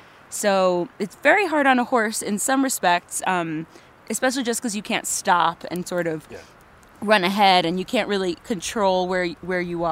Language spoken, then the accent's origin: English; New York City, New York, United States; growing up in New York City